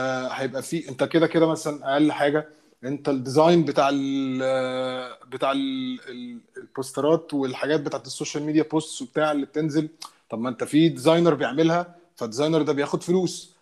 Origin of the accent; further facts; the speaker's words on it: Egypt; ان احنا كمصريين عندنا الابيليتي ان احنا نعمل ستاند اب كوميدي